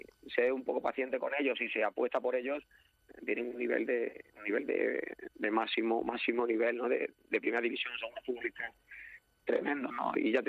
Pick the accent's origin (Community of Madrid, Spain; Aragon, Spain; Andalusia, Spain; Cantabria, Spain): Andalusia, Spain; Córdoba; yo soy de Córdoba y siempre hay que tocar un poco